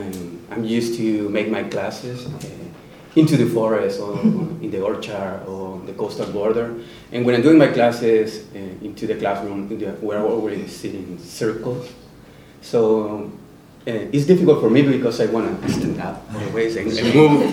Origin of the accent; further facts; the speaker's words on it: Chile; English is a second language; I'm coming from Chile. Yeah, we're going to show you some. Well, first, I'm sorry for my English. It's not my first language.